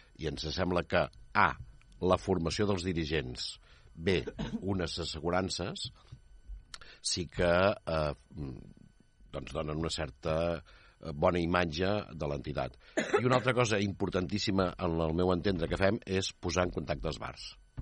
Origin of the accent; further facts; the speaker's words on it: Granollers, Catalonia, Spain; Jo tinc un bon amic, jo sóc de Granollers, i tinc un bon amic que dirigeix una coral.